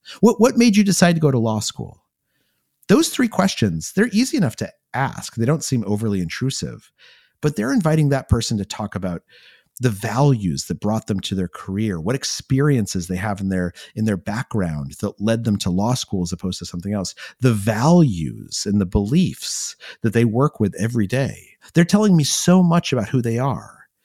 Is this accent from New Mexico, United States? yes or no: yes; New Mexico, United States; You're from London and I grew up in New Mexico, right?